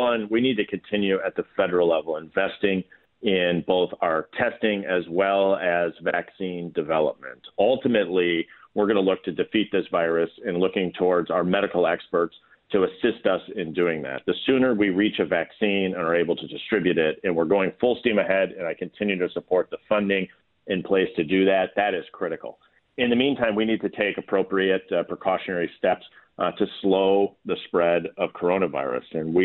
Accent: Janesville, Wisconsin, United States; to the grocery store, to other places in my hometown of Janesville.

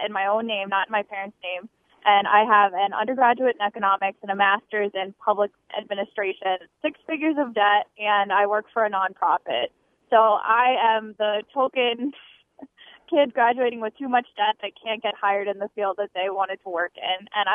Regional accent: East Coast, United States; now in Wisconsin, United States; I am not originally from Wisconsin. I moved here about 2.5 years ago from the East Coast

